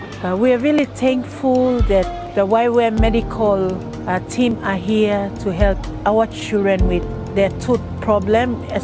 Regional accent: Gulf Province, Papua New Guinea; I'm from Gulf Province, and I've been teaching for the last 25 years, and I'm a senior teacher in Sevese Moria Primary School.

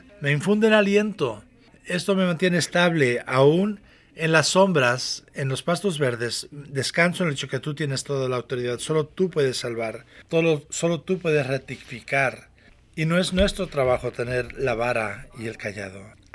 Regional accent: Miami, Florida, United States; born there; Nací en Miami cuando tenía 6 años de edad.

